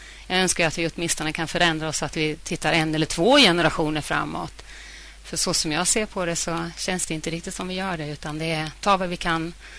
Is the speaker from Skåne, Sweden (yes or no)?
no; Stockholm, Stockholm County, Sweden; now in Sandviken, Sweden